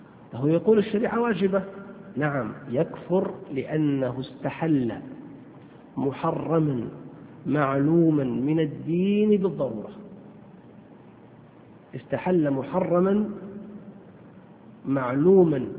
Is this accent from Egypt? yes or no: no; Saudi Arabia; المحاكم الشرعية فقط عندنا في المملكة العربية السعودية